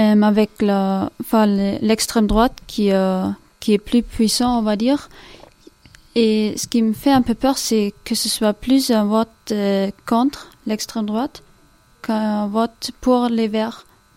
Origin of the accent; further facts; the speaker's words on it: Munich, Bavaria, Germany; Donc moi, je viens de Munich, en Bavière.